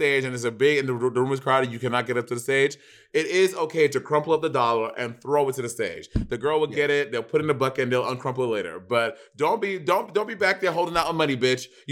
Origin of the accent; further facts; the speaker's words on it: New York, United States; I mean, I am from New York, so I can't even gauge.